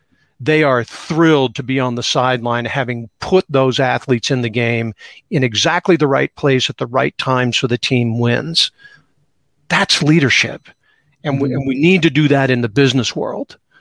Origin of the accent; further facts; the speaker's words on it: Seattle, Washington, United States; when I was a teenager, growing up in Seattle, doing a lot of hiking and climbing as a Boy Scout